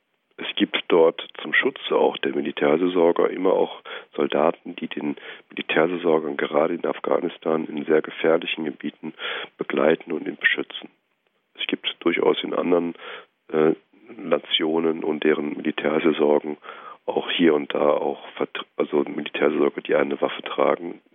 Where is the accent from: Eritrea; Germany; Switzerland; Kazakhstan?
Germany; Berlin; ich komme hier aus Berlin